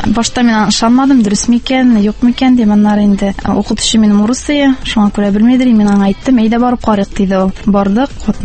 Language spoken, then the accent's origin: Tatar; Almetyevsk, Tatarstan, Russia; born there; Әлмәт районы. Мин Әлмәттән үзем туыстым.